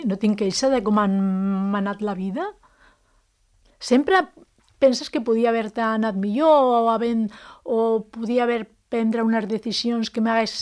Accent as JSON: {"language": "Catalan", "town": "Manises", "region": "Valencian Community", "country": "Spain", "tie": "born or raised there", "also_born_or_lived": "Albacete", "said": "Tenia mesos i me van portar, jo he viscut fins als 17 anys a Manises, a València."}